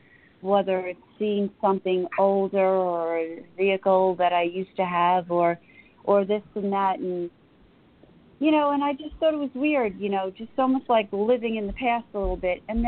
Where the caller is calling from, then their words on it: New York, United States; I'm calling from New York.